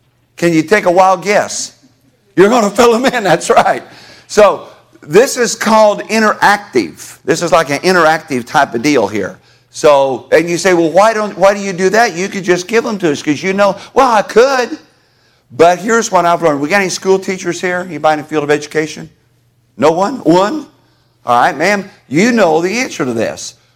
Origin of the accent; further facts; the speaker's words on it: Indiana, United States; But I grew up in Hendricks County right next to it. And then my dad's from Montgomery County right next to Boone County. And so I know about that part of the world.